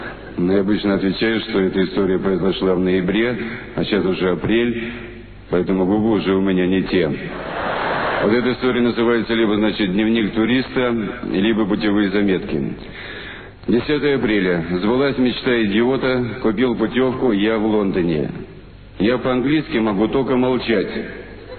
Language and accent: Russian; Saint Petersburg, Russia; я, как настоящий петербуржец, стоял один в стороне и медленно пил водку